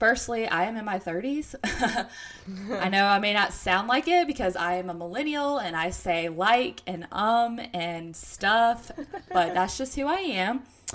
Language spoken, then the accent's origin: English; the South, United States; accent: Southern; maybe it's my Southern accent.